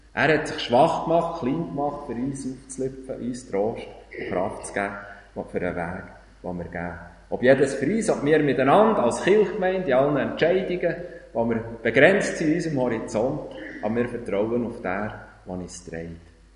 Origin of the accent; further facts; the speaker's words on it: Bern, Switzerland; Und da, weit da in der Brienzersee und mein Heimatdorf.